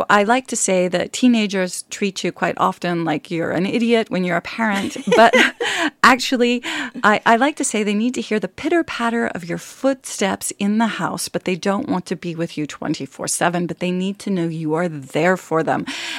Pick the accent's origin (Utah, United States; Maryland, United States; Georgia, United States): Utah, United States; I was raised in Utah in a Mormon family, so religious.